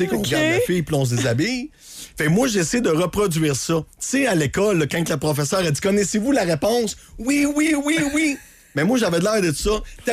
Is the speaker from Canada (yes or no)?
yes; Saint-Georges-de-Beauce, Quebec, Canada; Moi, je suis natif de Saint-Georges-de-Beauce.